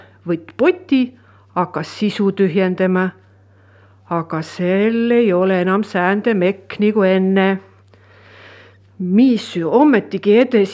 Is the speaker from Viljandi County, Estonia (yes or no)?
yes; Viljandi County, Estonia; accent: Mulgi; ja mina olen põline mulk. Ema poolt sündinud ja isa ja vanaisa ja kõik on siit maalt peri.